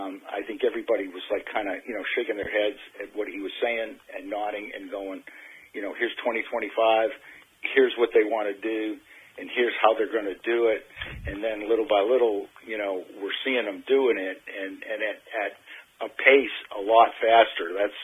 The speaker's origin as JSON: {"language": "English", "region": "Massachusetts", "country": "United States", "lives_now": "Florida, United States", "said": "we can sit here in Florida or people can, you know, sit around in my home state, Massachusetts"}